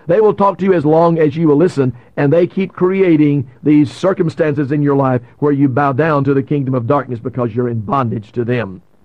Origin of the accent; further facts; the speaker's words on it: Louisiana, United States; I was raised up in North Louisiana, and so we would sweep up pine straw and make rooms